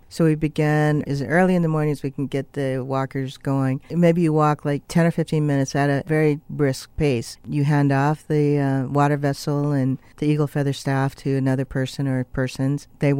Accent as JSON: {"language": "English", "region": "Minnesota", "country": "United States", "tie": "born or raised there", "said": "I'm an Ojibwe woman born and raised in Minnesota."}